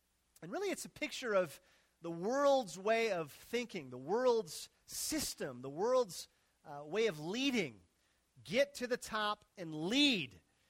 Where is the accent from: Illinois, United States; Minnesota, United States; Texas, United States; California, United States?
Minnesota, United States; born or raised there